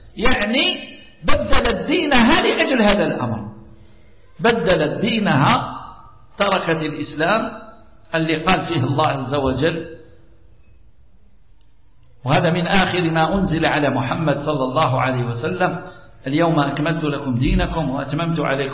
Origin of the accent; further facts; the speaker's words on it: Algeria; عندنا احنا مثل عندنا في الجزائر